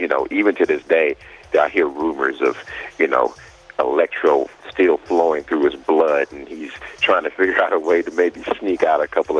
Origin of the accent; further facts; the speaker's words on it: Compton, California, United States; Well, I think, you know, like I said, that came about growing up in Compton, man.